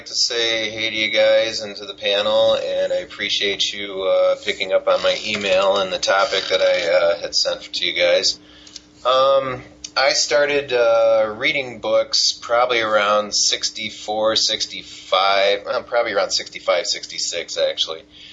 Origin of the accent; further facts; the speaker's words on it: Detroit, Michigan, United States; Oh, by the way, I'm from the Detroit area of Michigan.